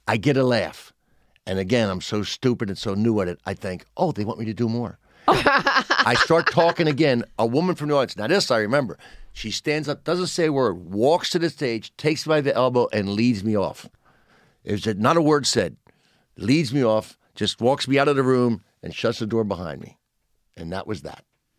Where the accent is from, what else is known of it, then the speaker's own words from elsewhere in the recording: Pennsville, New Jersey, United States; Pennsville, New Jersey, a small town in South Jersey.